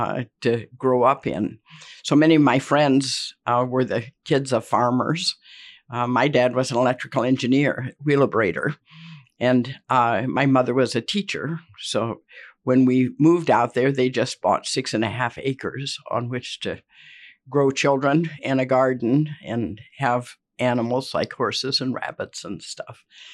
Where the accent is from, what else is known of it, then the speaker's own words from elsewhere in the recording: Mishawaka, Indiana, United States; My parents had chosen to move out into the country about 3 miles south of Mishawaka.